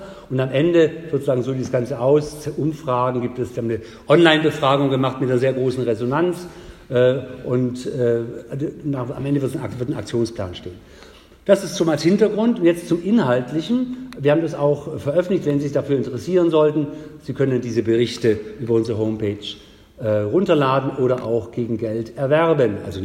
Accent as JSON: {"language": "German", "town": "Tübingen", "region": "Baden-Württemberg", "country": "Germany", "tie": "born or raised there", "also_born_or_lived": "Stuttgart", "said": "in den Tonfall wechseln, mit dem ich groß geworden bin in Tübingen und in Stuttgart, weil das ist eine etwas andere Sprache"}